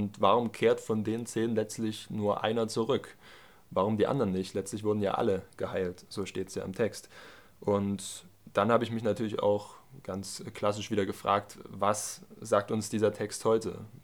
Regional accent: Hainichen, Saxony, Germany; Ich komme aus Hainichen, bin dort in der jungen Gemeinde, bin jetzt 18 Jahre gerade

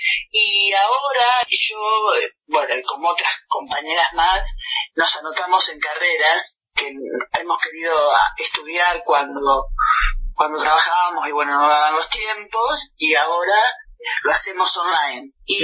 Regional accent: Salto, Buenos Aires Province, Argentina; now in La Plata, Argentina; yo no soy de La Plata, pero ya soy platense por adopción, por elección. Yo nací en Salto, provincia de Buenos Aires.

